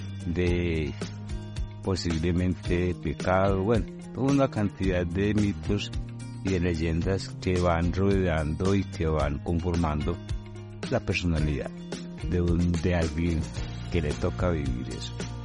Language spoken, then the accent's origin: Spanish; Antioquia, Colombia; born there; Yo nací en un pueblo del occidente, Viborina, ni siquiera en el pueblo, en una finca.